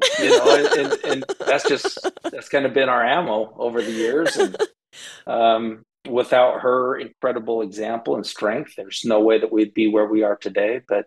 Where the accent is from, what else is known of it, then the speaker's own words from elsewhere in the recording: Sandy, Utah, United States; So I grew up in Salt Lake City, Utah, and I kind of wanted to, I love the game of football.